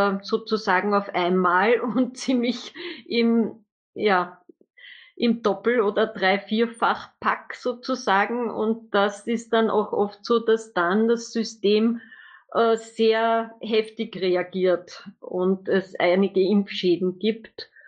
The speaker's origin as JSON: {"language": "German", "country": "Austria", "said": "weil eben bei uns in Österreich halt dann, wenn man zum Bundesheer kommt oder bei euch in Deutschland zur Bundeswehr, da wird ja dann alles geimpft"}